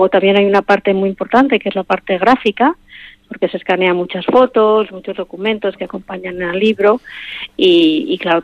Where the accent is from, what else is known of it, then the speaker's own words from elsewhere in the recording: Okondo, Basque Country, Spain; yo lo conozco porque soy de aquí, de Oquendo